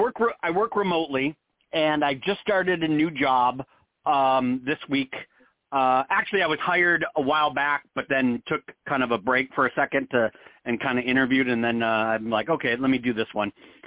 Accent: Michigan, United States; I'm originally from Michigan, so you know it's summertime when all of a sudden there's a dig in somebody's backyard

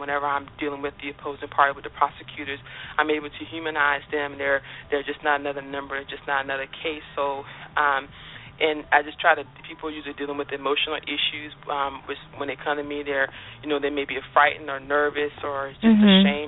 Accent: South Carolina, United States; But I'm from South Carolina originally. I had moved to Atlanta.

